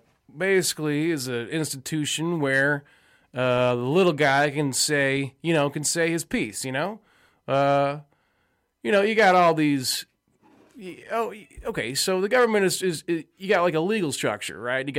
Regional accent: Florida, United States; Well, I was born and raised in Florida, of course, greatest state in the nation.

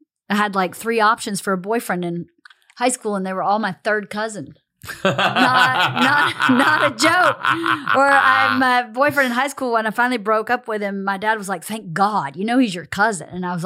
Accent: Bowdoin, Georgia, United States; I'm from Bowdoin, Georgia.

